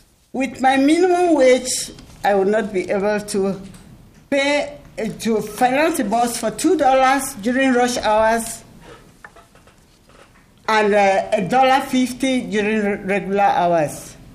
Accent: Cameroon; English is a second language; now in United States; I come from Africa in Cameroon. West Africa, a very tiny country like this, Cameroon. So where I arrived in Minnesota, February 2004

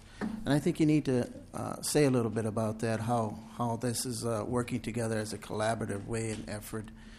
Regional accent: Minneapolis, Minnesota, United States; of course, I'm from Minneapolis.

